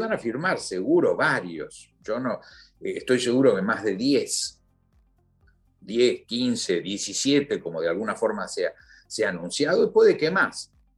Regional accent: Argentina; Yo soy un argentino.

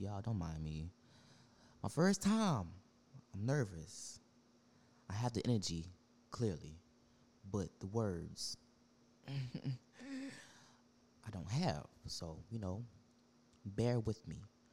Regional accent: New Orleans, Louisiana, United States; But, yeah, I'm from New Orleans, born and raised. 21.

